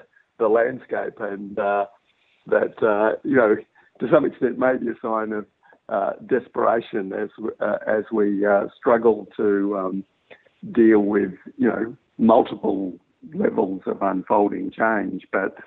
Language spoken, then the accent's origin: English; Western Australia, Australia; I'm a newcomer to Central Victoria, even though I've lived here longer than I've lived anywhere else. I grew up in Western Australia, and I'm not Indigenous